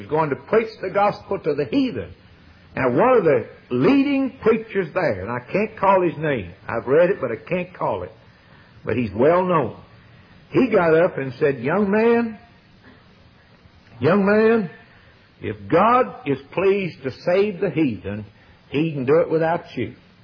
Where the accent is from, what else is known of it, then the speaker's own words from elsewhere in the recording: Alabama, United States; born there; the reason I was born in Alabama is because my dad lived there.